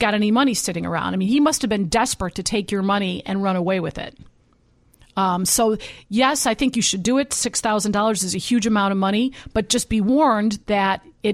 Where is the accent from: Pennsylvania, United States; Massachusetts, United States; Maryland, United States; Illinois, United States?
Illinois, United States; Berwyn; I come from Berwyn.